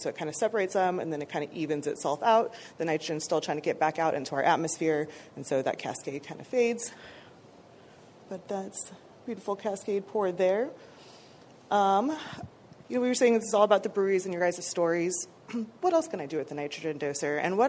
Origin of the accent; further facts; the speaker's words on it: Colorado, United States; I'm from Colorado, so they're from my home state.